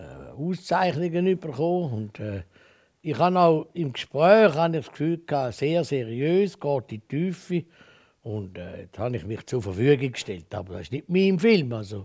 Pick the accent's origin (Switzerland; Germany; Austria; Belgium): Switzerland; Laufen-Uhwiesen, Zurich; dort, wo ich aufgewachsen bin, also in Laufen, im Briefwahl. Das wird wahrscheinlich einen Mittelpunkt geben, Uwiesen, wo ich in die Schule bin, schauen, wo ich meine landwirtschaftliche Lehre gemacht habe, in Ossingen.